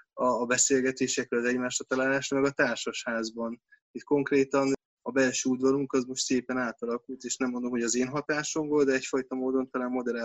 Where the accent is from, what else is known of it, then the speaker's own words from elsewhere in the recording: Budapest, Hungary; Szerintem ilyen kb. 7-8 éve lakok itt. Én Rákoskeresztúri gyerek vagyok, 17. kerületben születtem, ott nevelkedtem. Aztán, amikor beköltöztem, hát nyilván már a párommal kezdtünk le a második kerületben lakni. Először egy kis lakásban, most, hogy gyermek van egy nagyobban.